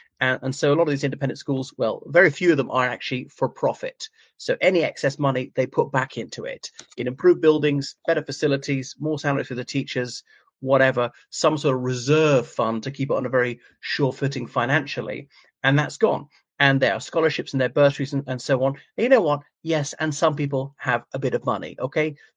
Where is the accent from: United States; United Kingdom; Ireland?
Ireland; from Ireland.